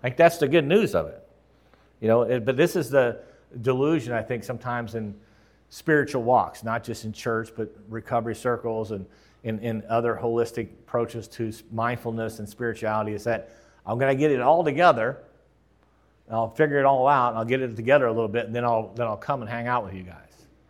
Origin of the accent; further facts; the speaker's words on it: the Ozarks, United States; Well, I grew up in the Ozark Mountains. It's not a slam on the Ozark Mountains. I'm just saying, I did.